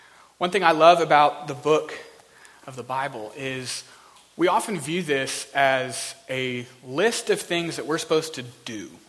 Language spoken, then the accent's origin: English; Texas, United States; So I grew up in Texas. I was born and raised in Texas.